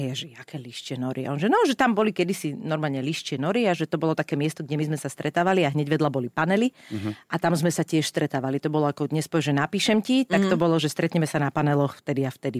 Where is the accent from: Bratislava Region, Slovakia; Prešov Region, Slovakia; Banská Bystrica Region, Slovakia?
Bratislava Region, Slovakia; Lamač; my sme chodili, my sme mali tiež dosť blízko les u nás v Lamači